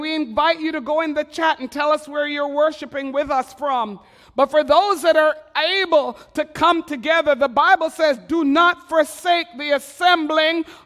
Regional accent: Montreal, Quebec, Canada; I loved growing up in Montreal

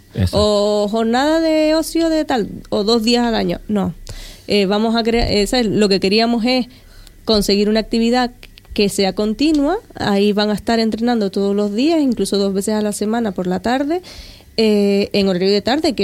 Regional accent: Canary Islands, Spain; de vamos a Tenerife y somos de Fuerteventura

